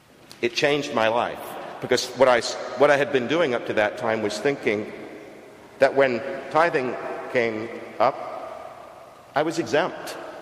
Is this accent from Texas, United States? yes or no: yes; Texas, United States; Where I grew up on the Texas coast, the fog was up and down all the time